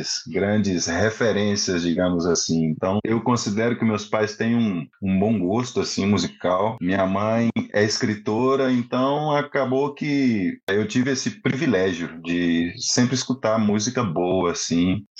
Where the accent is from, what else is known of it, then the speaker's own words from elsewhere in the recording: Timóteo, Minas Gerais, Brazil; Eu venho de Timóteo, uma cidade no noroeste mineiro, então, mais para o norte de Minas, você já nota uma mudança no sotaque, né?